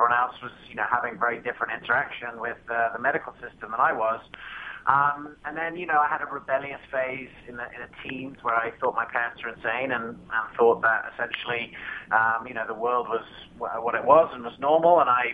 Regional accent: England, United Kingdom; also born or lived in Colorado, United States / South Africa; I was born in Colorado, but I grew up in England and South Africa. My parents are South African. I grew up in England.

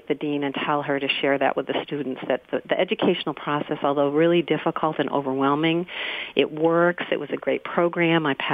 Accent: Bar Harbor, Maine, United States; now in Ellsworth, United States; I'm actually from Bar Harbor and MDI, Mount Desert Island. So I'm sitting about 20 to 30 minutes from that location in Ellsworth.

